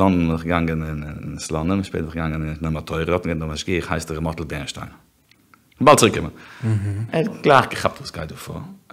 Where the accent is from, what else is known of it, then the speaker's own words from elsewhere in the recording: Antwerp, Flanders, Belgium; born there; German is a second language; Ich bin geboren in Antwerpen.